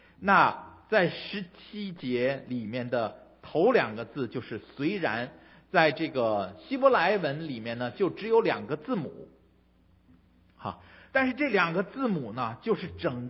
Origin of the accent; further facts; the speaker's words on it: Fuzhou, Fujian, China; 咱们福州那边也种无花果